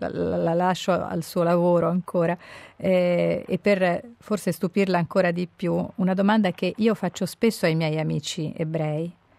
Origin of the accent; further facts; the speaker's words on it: Rome, Lazio, Italy; soprattutto tra noi romani